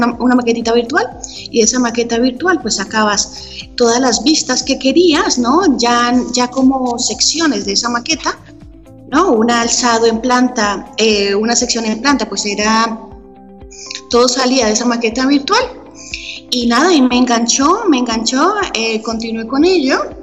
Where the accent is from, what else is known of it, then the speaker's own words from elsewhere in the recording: Neiva, Huila, Colombia; also born or lived in Bogotá; now in Madrid, Spain; pues soy de Neiva, soy opita, nacida en Bogotá y residente en Madrid.